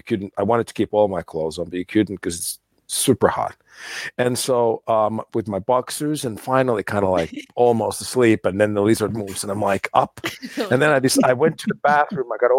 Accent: United States; I think it's growing up in the States, I remember my parents, my friends were always teasing me because it sounds weird

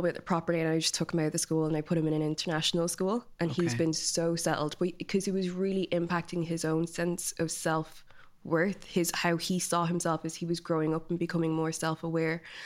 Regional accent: London, United Kingdom; born there; even though I'd lived in England, I was born in England

